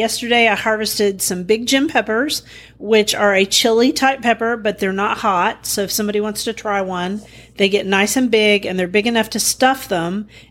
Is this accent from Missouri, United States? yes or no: no; Guthrie, Oklahoma, United States